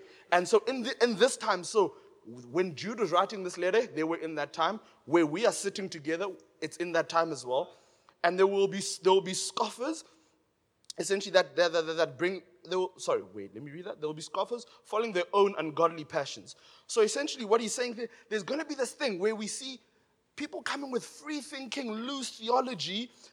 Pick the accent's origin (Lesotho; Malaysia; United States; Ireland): Lesotho; I think you said I'm from Lesotho.